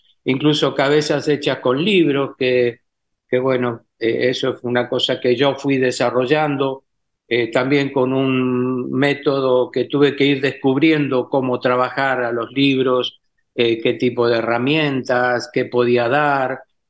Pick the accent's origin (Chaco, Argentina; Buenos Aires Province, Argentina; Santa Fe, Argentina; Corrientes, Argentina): Corrientes, Argentina; Itatí; cortezas que yo hago traer desde Itatí, donde yo nací